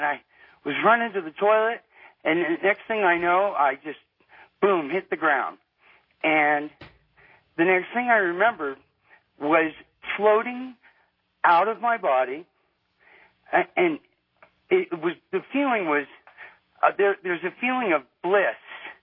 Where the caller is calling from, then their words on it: Reno, Nevada, United States; I'm calling you from Reno, Nevada.